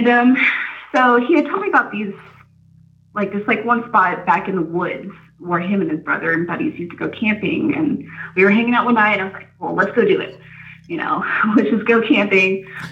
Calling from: Atlanta, Georgia, United States; from Atlanta.

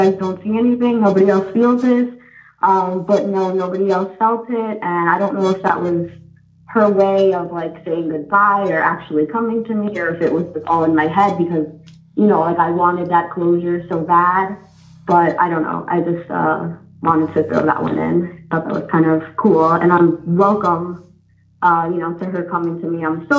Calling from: New York, United States; I am calling from Westchester County in New York.

